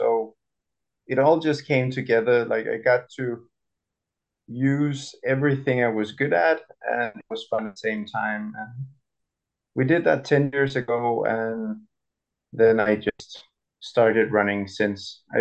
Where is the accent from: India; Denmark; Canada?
Denmark; English is a second language; I'm 28. I'm from Denmark.